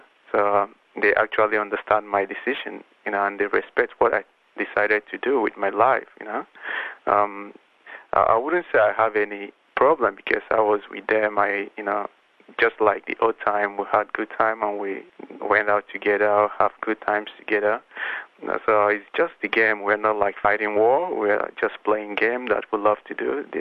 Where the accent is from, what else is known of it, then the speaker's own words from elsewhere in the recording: Australia; It doesn't matter if you're, you know, a Nigerian or if I'm Australian.